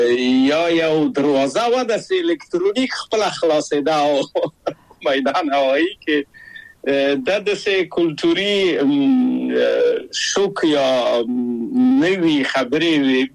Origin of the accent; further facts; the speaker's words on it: Kabul, Afghanistan; moved away; او زه له کابل په یو دولتي بورس چکسلواکیا ته راغلم